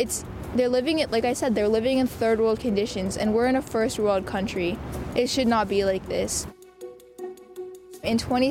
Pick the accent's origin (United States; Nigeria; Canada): Canada; Ontario; now in Ottawa, Canada; I'm the Chief Water Commissioner for Anishinaabeg Nation. I'm 16 years old. I'm from Manitoulin Island, and I'm currently living in Ottawa.